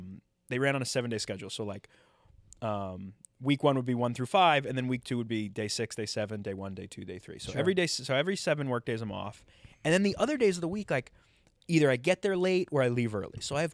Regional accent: New York, United States; I'd preface the joke by saying I'm from New York. And so Edinburgh is weird to me.

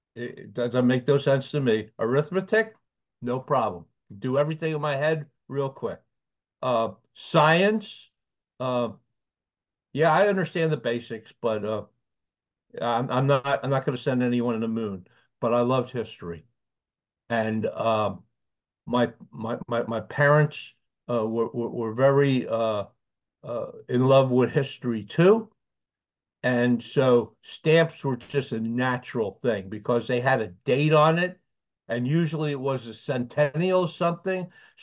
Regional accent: Long Island, New York, United States; But when I was a young boy, I was growing up on Long Island, and baseball cards were always part of our life.

